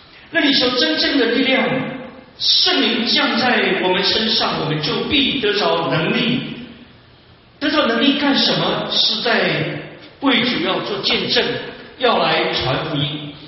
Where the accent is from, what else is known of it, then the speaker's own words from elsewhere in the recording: China; 其实老中也有这个问题，我们中国人也有这个问题。